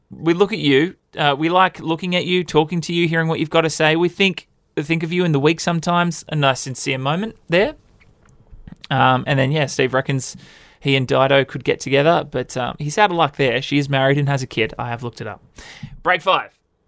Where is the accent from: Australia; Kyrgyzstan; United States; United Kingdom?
Australia; Perth, Western Australia; I grew up in Perth. You don't see that many celebs walking around